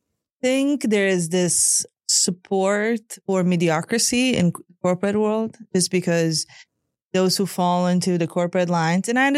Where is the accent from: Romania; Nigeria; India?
Romania; now in United States; I have pledged allegiance to the United States flag, but I was born in Romania.